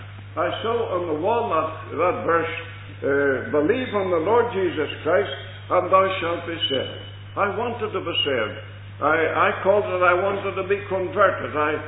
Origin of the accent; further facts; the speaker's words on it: Lurgan, Northern Ireland, United Kingdom; born there; I was born in Lurgan of parents that were very religious. And according to the religion, the Church of Ireland, I was baptized when I was only 8 days old.